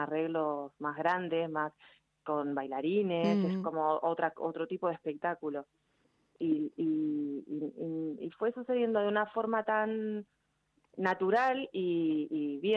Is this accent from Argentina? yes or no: yes; Argentina; es un orgullo para mí como argentina poder transmitirlo